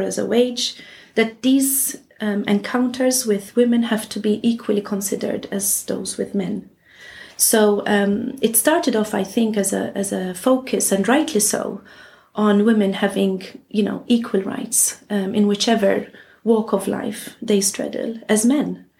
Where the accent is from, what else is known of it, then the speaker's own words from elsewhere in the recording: Malta; I'm originally from Malta. And I'm currently working at Roskilde University as professor in global studies.